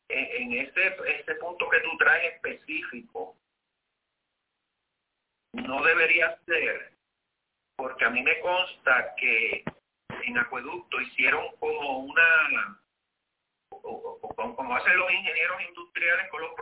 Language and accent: Spanish; Puerto Rico; y esto sí nos va a doler, como puertorriqueño, el arroz